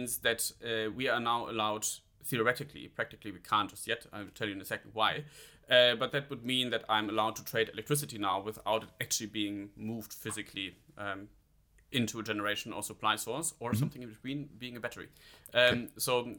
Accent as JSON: {"language": "English", "region": "Rhineland", "country": "Germany", "said": "because I'm from the Rhineland in Germany"}